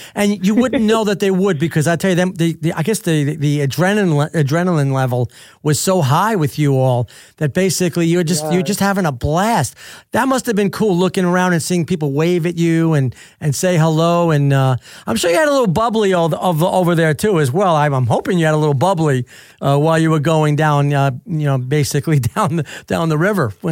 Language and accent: English; Italy; my daughter wants to get dual citizenship too. I'm from Italy, and she'd like to do that.